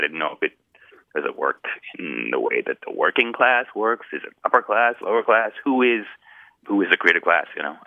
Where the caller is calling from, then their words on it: California, United States; I'm calling from Northern California, Humboldt State.